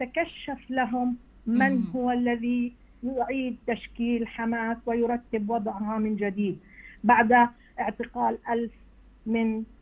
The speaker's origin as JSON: {"language": "Arabic", "country": "Palestine", "lives_now": "United States", "said": "إحنا يعني فلسطيني من أمريكا قادم سائح ويأخذ الأولاد يعرفهم على بلدهم"}